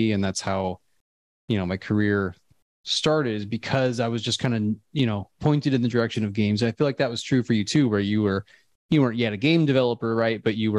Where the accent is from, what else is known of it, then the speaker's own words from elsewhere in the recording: Midwest, United States; we grew up in the Midwest. And there nobody was like, there's no game development programs.